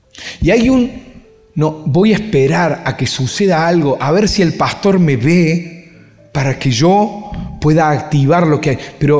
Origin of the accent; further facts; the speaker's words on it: Villa Corina, Buenos Aires, Argentina; born there; Nací en Villa Corina.